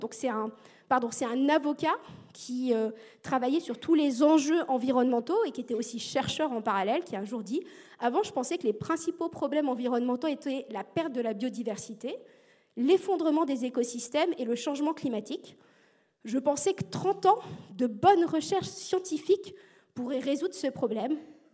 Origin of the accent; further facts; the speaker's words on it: Normandy, France; Je viens de la Normandie, j'ai un côté très bon sens paysan, très terre à terre